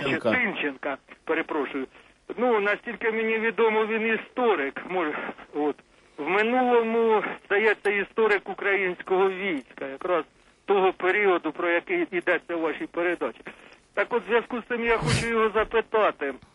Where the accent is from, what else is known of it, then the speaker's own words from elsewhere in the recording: Dykanka, Poltava Oblast, Ukraine; Я з Полтавщини.